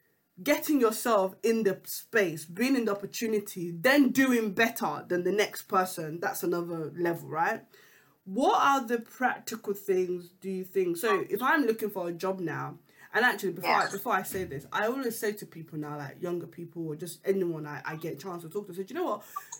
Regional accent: Nigeria; I'm from Nigeria, everybody knows

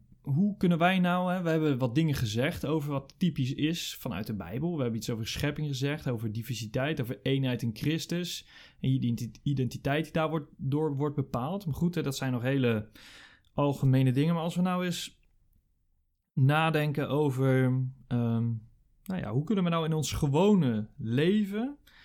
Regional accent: Netherlands; ik denk altijd van ja, ik ben een Nederlander, om te proberen meer los te komen van je eigen aardse wortels.

